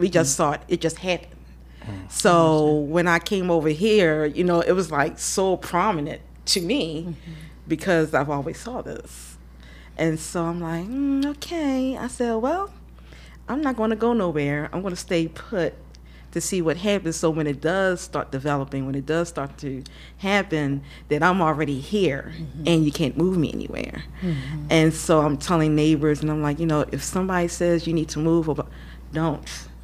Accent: Baltimore, Maryland, United States; just born and raised in Baltimore, West Side kid.

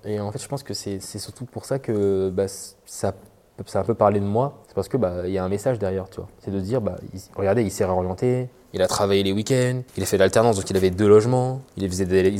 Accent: Île-de-France, France; je suis français, je suis né à Paris, j'ai grandi en banlieue parisienne

